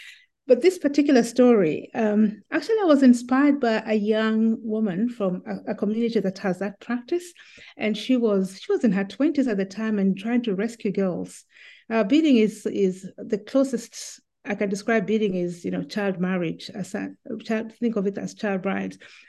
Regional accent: Kenya; if I speak as a Kenyan now. But it's about 50 something million people.

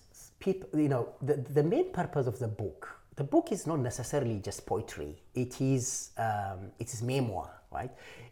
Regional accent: Ethiopia; now in Australia; I don't see myself just as an Ethiopian.

